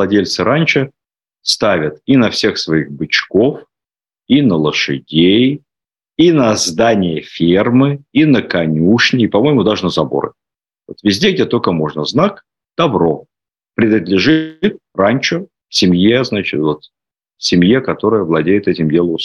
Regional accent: Ukraine; Ну, при всем уважении, я сам с Украины родом.

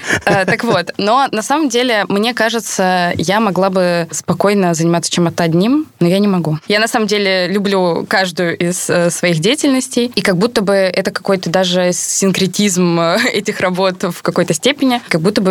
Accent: Voronezh, Voronezh Oblast, Russia; Шьем мы в основном в Воронеже, в моем родном городе.

